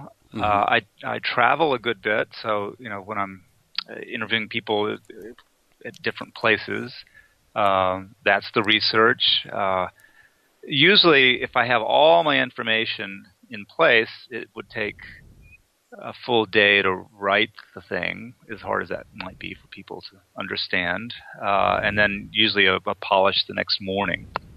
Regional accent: Fort Worth, Texas, United States; I grew up in Fort Worth, Texas, and there were really only two sports in Texas when I was growing up, and that was football and spring football.

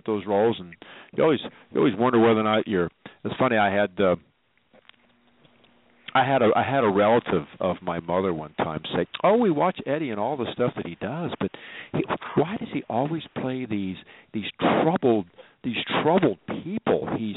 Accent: Joplin, Missouri, United States; Bob and I are both from Southwest Missouri. He's from Springfield. Mm-hmm. I'm from Joplin.

